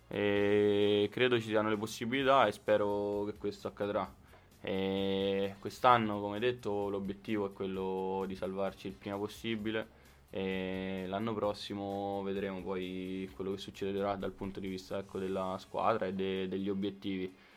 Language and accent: Italian; Rome, Lazio, Italy; Da romano e romanista